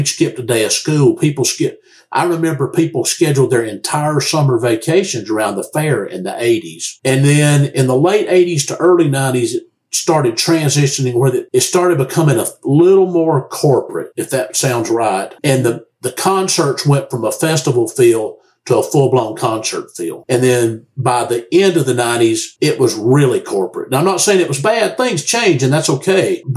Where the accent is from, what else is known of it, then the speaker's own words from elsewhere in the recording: Fort Worth, Texas, United States; especially having grown up in Texas, I was born in Fort Worth.